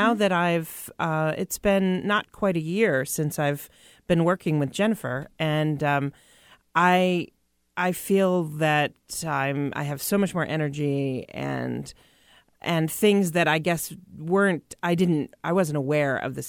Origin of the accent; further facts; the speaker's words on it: Midwest, United States; I grew up in the Midwest, where the dietary options tend to be a little bit more carb full.